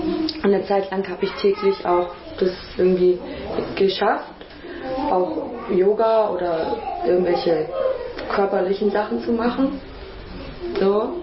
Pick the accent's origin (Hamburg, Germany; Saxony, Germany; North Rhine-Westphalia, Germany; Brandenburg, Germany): Hamburg, Germany; ich könnte niemals in Berlin wohnen, ich komme aus Hamburg